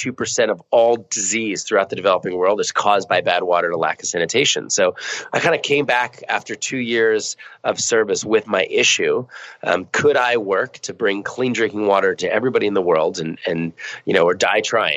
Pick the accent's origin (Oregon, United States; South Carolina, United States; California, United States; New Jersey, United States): New Jersey, United States; moved away as an adult; I was raised in New Jersey. My mom was really sick growing up, so I was in a caregiver role as a kid